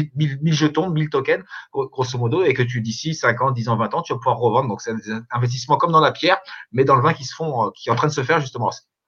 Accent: Fontainebleau, Île-de-France, France; moved away as an adult; moi j'ai grandi à Paris, à Fontainebleau, en région parisienne, Seine-et-Marne, jusqu'à 20 ans.

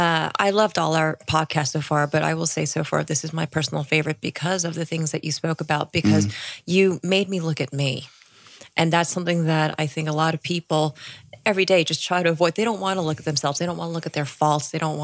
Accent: East Coast, United States; Because I'm from the East Coast

